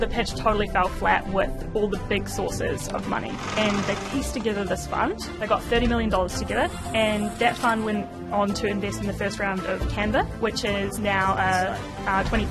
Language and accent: English; New Plymouth, Taranaki, New Zealand; also born or lived in London; I am originally from New Plymouth and went all the way from the wonderful metropolis of New Plymouth across to London, where I spent 8 years building my career in first consulting and then investing.